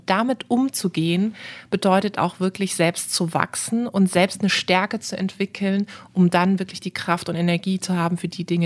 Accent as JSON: {"language": "German", "town": "Karlsruhe", "region": "Baden-Württemberg", "country": "Germany", "tie": "born or raised there", "said": "habe dann mit 20 Jahren kandidiert in Karlsruhe, in meiner Heimatstadt, für den baden-württembergischen Landtag."}